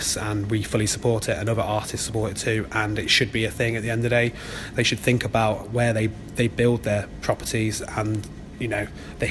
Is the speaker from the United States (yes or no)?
no; Worcester, West Midlands, United Kingdom; now in Nottingham, United Kingdom; When I came as a student to here, I'm not originally from here, I'm from Worcester.